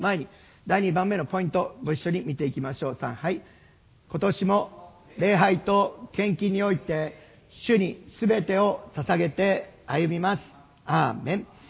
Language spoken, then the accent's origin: Japanese; Kanto, Japan; 今でも私は関東生まれ関東育ちで